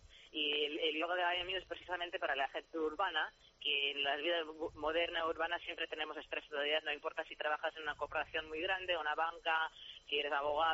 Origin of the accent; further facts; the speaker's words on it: United States; No, porque soy americana y tengo la cosa de privacidad.